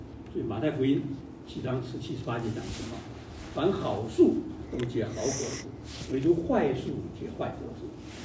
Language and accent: Chinese; China; 所以我们中国人讲，言为心声，你心里怎么想，你就怎么说出来。